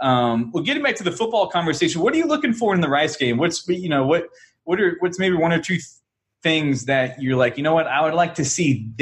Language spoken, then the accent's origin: English; Texas, United States; Us, you growing up in Houston, me and growing up in the burbs just outside of Houston.